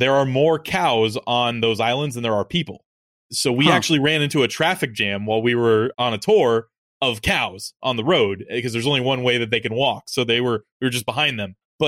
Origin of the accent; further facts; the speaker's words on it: United States; So I'm like, I wonder if I can go anywhere as an American, because they're saying that you can't go to Europe.